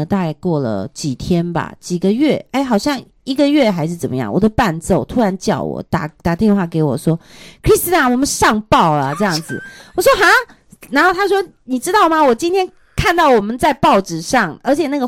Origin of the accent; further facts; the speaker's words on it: Taiwan; now in Venice, Italy; 那这个主办人他就讲说我来自台湾